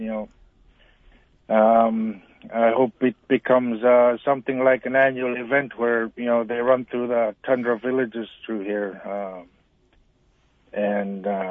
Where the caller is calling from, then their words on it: Kasigluk, Alaska, United States; I'm calling you from Kasigilo.